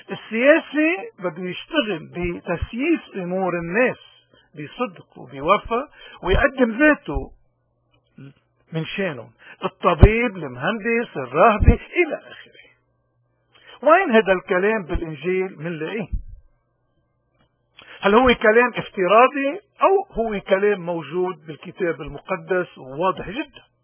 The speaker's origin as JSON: {"language": "Arabic", "country": "Lebanon", "said": "وكل المبادئ اللي انبنت عليها حياتنا كلبنانيين وخصوصا الموارنة تحديدا"}